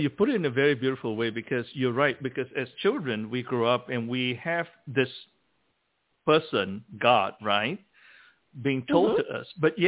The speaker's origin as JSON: {"language": "English", "country": "Malaysia", "tie": "born or raised there", "said": "because I grew up in Malaysia."}